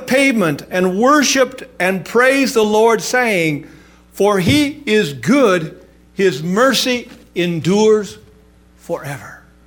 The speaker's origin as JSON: {"language": "English", "town": "Virginia", "region": "Minnesota", "country": "United States", "tie": "born or raised there", "said": "And some people from International Falls were driving by my hometown."}